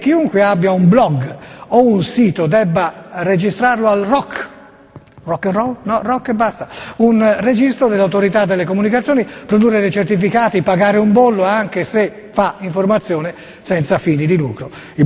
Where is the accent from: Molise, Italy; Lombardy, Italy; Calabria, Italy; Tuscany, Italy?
Tuscany, Italy; Florence; Io sono fiorentino e quindi giustamente parleremo di Firenze